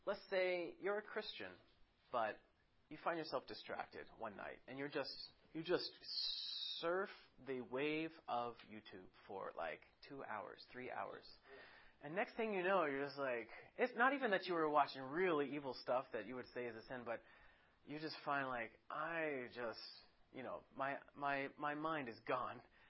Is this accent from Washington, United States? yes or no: no; Kentucky, United States; Remember, I'm from Kentucky originally.